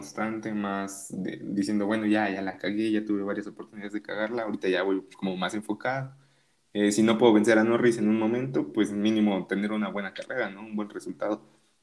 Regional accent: Mexico; somos mexicanos y lo queremos, güey

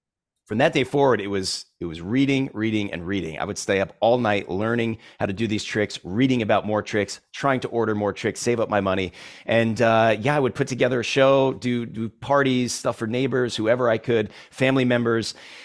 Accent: Ridgefield, Connecticut, United States; Well, I'll tell you, I grew up in Ridgefield, Connecticut. It's a small town, Connecticut, about an hour and a half from New York City.

